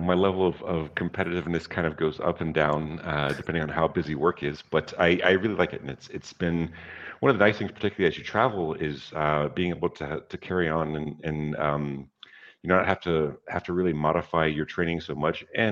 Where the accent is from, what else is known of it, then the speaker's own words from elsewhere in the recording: Atlanta, Georgia, United States; now in China; No, I'm from Atlanta originally.